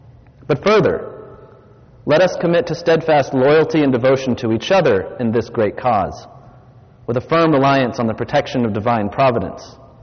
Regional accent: Georgia, United States; like myself, reared in Georgia

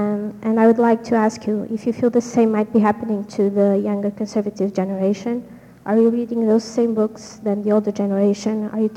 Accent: Portugal; Yes, I'm from Portugal, from the Catholic University.

